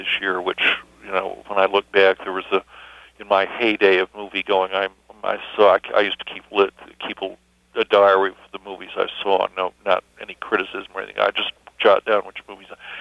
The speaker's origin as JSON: {"language": "English", "town": "Chicago", "region": "Illinois", "country": "United States", "said": "Well, I came from Chicago originally, and we lived on five different streets that were just a block."}